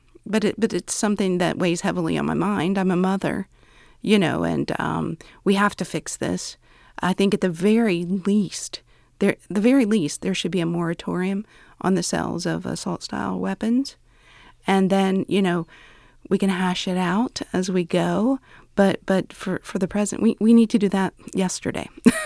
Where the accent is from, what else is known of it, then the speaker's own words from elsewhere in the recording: Scioto County, Ohio, United States; You know, I'm originally from Scioto County.